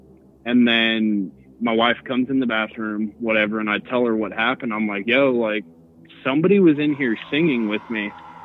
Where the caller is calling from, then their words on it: Denver, Colorado, United States; from Denver. I've called you guys before.